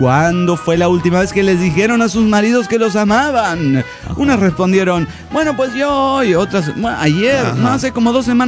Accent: Cochabamba, Bolivia; de Cochabamba, Bolivia.

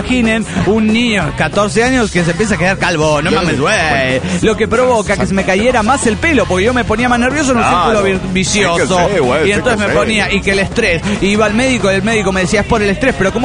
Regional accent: Puebla, Mexico; de Puebla, México.

